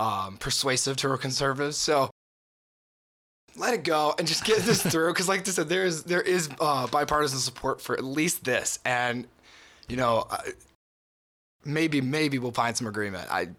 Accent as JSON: {"language": "English", "region": "Virginia", "country": "United States", "said": "So I'm from Appalachia, right, down in southwestern Virginia."}